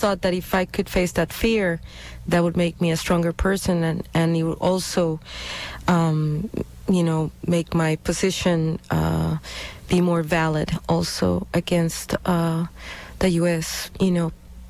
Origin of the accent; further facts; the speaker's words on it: Costa Rica; I'm from Costa Rica, and I, during the late 70s, early 80s, I was there during the invasions